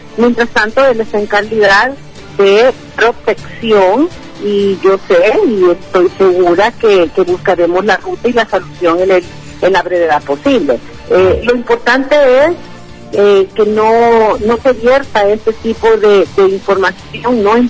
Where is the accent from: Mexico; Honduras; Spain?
Honduras; nosotros como hondureños lo que le podemos garantizar es su seguridad